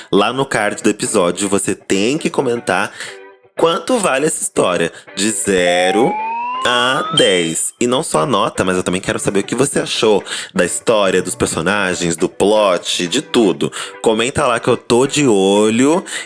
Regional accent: Recife, Pernambuco, Brazil; tenho 25 anos e sou de Recife, Pernambuco.

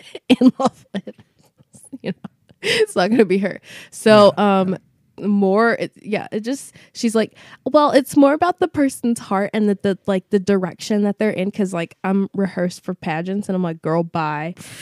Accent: the South, United States; But I'm also from the South, too. I live in Texas.

